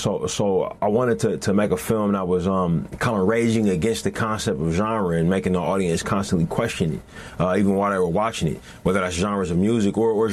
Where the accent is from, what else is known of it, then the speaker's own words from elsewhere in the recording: Oakland, California, United States; You know, I grew up in Oakland